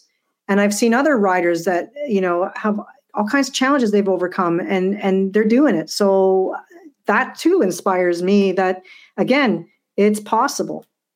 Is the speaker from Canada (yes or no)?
yes; Montreal, Quebec, Canada; And being born and raised in Montreal, I don't know, especially now, maybe because we've been kind of locked up for so long, there's something calling me back to Quebec.